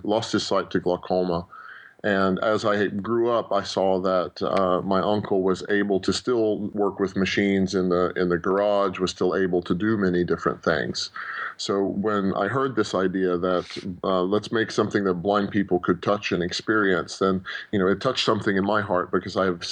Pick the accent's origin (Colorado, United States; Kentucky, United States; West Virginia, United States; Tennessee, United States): West Virginia, United States; born there; also born or lived in California / Finland; that's what brought me from where I was born in West Virginia to California, then to Finland.